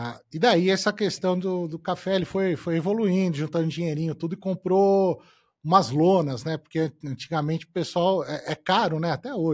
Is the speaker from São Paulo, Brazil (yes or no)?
yes; São Paulo, Brazil; Eu sou de São Paulo, né? A minha família vem do agro, só que de gerações distantes, né? Eu fui criado em São Paulo, tudo